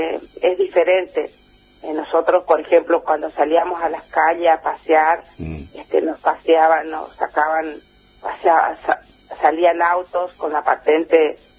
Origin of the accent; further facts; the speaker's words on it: Villa Berthet, Chaco, Argentina; now in Presidencia Roque Sáenz Peña, Argentina; Soy chaqueña. Mi hermano, yo mi infancia viví en Lote 15 de Villa Bertet. Uh-huh. Pero después me trasladé a Sáenz Peña y ya me quedé, me instalé acá.